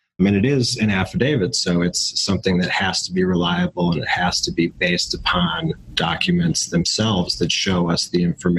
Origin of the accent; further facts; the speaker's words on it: Northbrook, Illinois, United States; I grew up in Northbrook, Illinois.